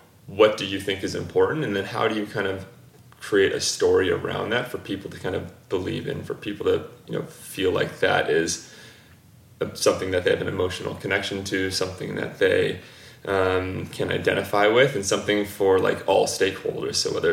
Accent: San Diego, California, United States; even thinking back to when I was a young kid growing up in San Diego

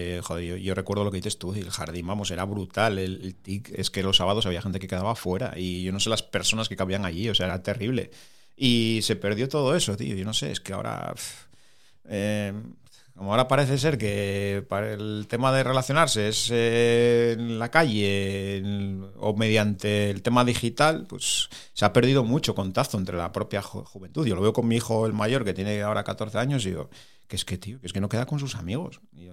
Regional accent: Gijón, Asturias, Spain; Sí, soy de Gijón-Gijón, sí. Yo realmente soy de Gijón. Aunque mis padres eran de la cuenca minera, pero sí. Me pasé la infancia muchas veces en San Martín del Rey Aurelio y esas cosas, pero bueno, soy de Gijón-Gijón. Soy urbanita.

